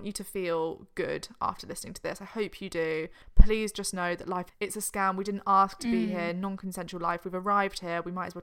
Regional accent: South East England, United Kingdom; I'm from Oxfordshire.

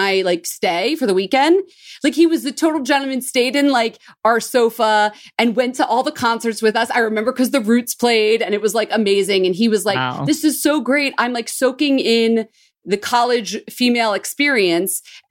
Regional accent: Philadelphia, Pennsylvania, United States; I'm from Philly, well, Northeast Philly, and I have non-existent beauty experiences.

